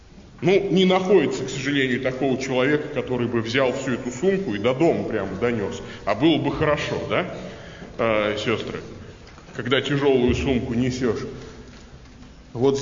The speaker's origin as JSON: {"language": "Russian", "town": "Ulyanovsk", "region": "Ulyanovsk Oblast", "country": "Russia", "said": "Я приехал с Волги, у нас в городе Ульяновске часть города находится ниже уровня реки."}